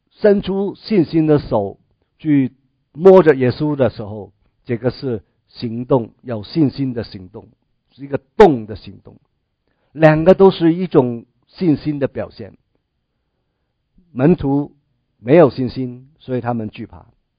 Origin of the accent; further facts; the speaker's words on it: China; 就好像我们中国人拜偶像一样